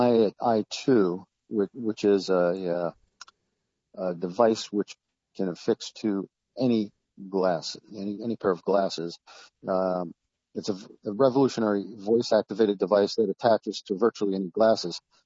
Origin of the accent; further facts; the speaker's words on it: New York, United States; now in Outer Banks, United States; I'm originally from New York and currently live in the Outer Banks in North Carolina.